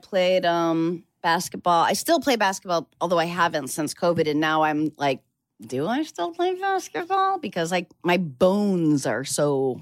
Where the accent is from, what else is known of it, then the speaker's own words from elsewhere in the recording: New Hampshire, United States; You know, I was growing up in New Hampshire. Really, I didn't know Jews.